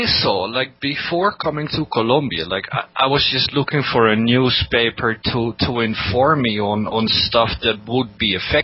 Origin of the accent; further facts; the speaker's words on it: Netherlands; born there; English is a second language; I came here basically looking for a job because I was born in the Netherlands.